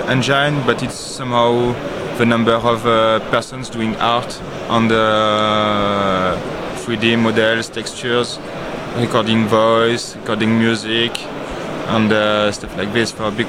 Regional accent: Aix-en-Provence, Provence-Alpes-Côte d'Azur, France; Yeah, Aix-en-Provence, near Marseille.

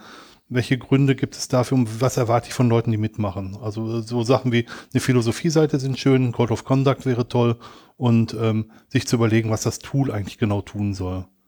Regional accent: Germany; now in Switzerland; Ich bin Deutscher, der in die Schweiz ausgewandert ist.

